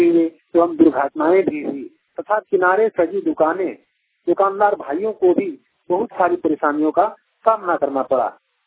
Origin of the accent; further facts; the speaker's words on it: Fatehpur, Jharkhand, India; बोकारो जिले के चंद्रपुरा प्रखंड के फतेहपुर गांव का रहने वाला हूं।